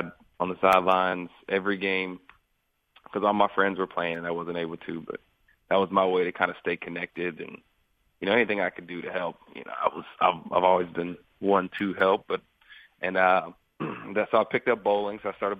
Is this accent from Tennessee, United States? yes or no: yes; Nashville, Tennessee, United States; I grew up around Nashville playing baseball, basketball, and football, you know, all around everywhere, traveled a lot.